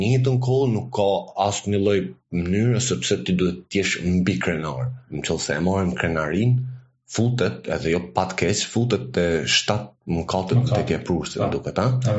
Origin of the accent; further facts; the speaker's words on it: Kukës, Kukës County, Albania; po jo krenar, si është jam krenar, si jam shqiptar, adi, jam krenar, si jam i kukësit, une